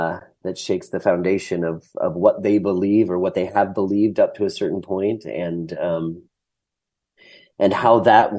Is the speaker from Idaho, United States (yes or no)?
yes; Idaho, United States; And certainly having grown up in Idaho, I just didn't recognize my home state in terms of the way it was, represented and the way people were treating one another.